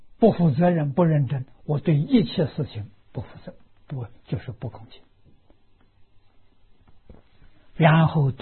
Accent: China; 你是我们中国人所讲的君子

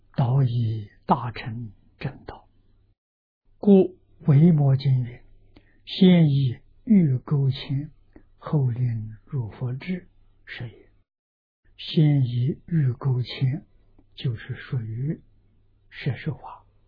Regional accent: China; 我们中国人所谓礼多人不怪，啊，对人有礼

